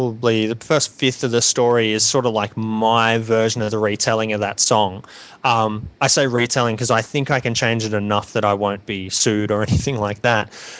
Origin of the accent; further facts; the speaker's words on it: Australia; especially being Australian, I'd just love to have a story that was set in Australia